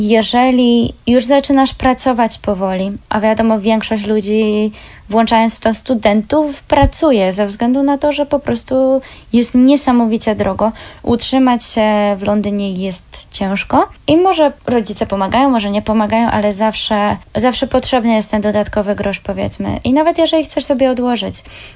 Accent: Zielona Góra, Lubusz Voivodeship, Poland; now in United Kingdom; obie jesteśmy z Zielonej Góry, więc mimo wszystko no nie mamy jakiegoś dostępu do morza

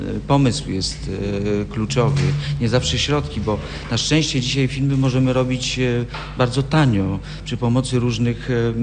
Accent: Lubusz Voivodeship, Poland; Pochodzę z Podstrzelec Kajeńskich, dokładnie z Rzekcina, urodziłem się w Drezdenku. Tutaj mieszkała większość mojej rodziny, miałem nawet narzeczoną w Lubsku, także tak, stąd pochodzę.

